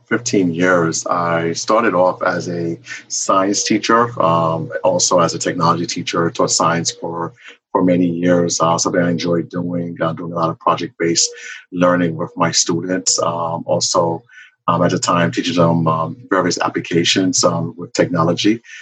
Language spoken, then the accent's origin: English; Brooklyn, New York, United States; I'm from Brooklyn, New York. I grew up in the Bushwick section of Brooklyn, where my family's from Haiti.